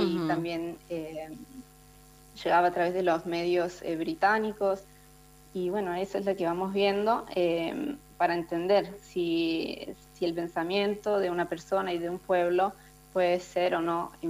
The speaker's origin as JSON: {"language": "Spanish", "country": "Argentina", "lives_now": "Italy", "said": "cada vez que me presento y digo que soy argentina"}